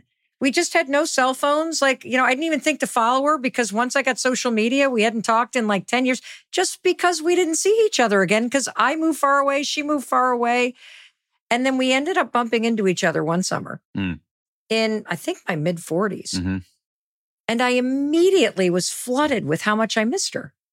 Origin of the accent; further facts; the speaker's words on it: Midwest, United States; I went east for college. I grew up in the Midwest.